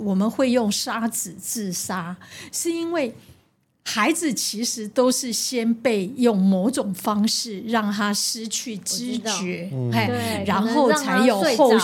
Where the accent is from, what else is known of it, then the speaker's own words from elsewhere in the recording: Taiwan; 我们台湾人说一枝草一点露